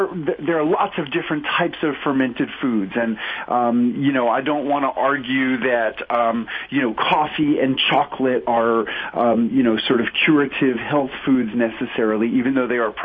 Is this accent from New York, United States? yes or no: yes; New York City, New York, United States; Just as a kid growing up in New York City